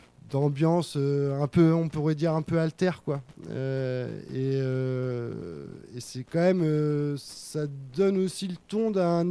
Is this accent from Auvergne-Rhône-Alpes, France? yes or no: no; Fontenay-et-Louvet, Normandy, France; moi, je suis un enfant du pays, comme on dit. J'ai grandi à Fontenay-et-Louvet et en Écouve, en règle générale, on va dire.